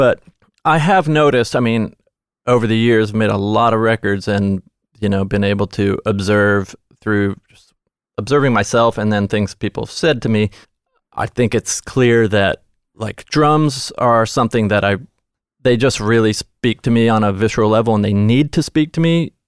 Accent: Nashville, Tennessee, United States; Yeah. Yeah. I grew up in Nashville.

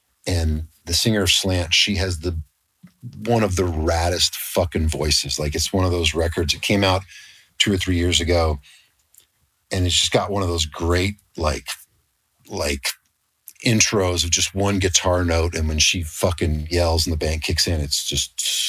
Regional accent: Elizabethtown, Kentucky, United States; moved away; Well, I was long gone from Elizabethtown at that time, but I mean, Louisville is very, very close. It's 45 miles.

